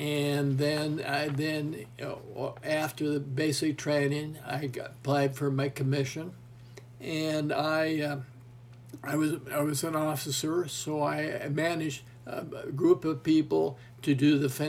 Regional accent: Kansas, United States; I grew up in Kansas and went to graduate school in California.

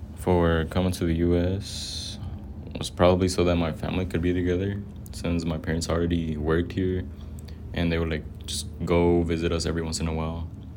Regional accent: Mexico; Well, for the most part, it was a pleasant experience.

